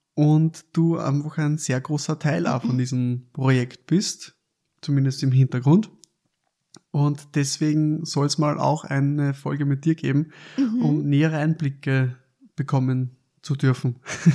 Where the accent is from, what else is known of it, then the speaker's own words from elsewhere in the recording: Mank, Lower Austria, Austria; Wir sind in meiner Heimatstadt Mank.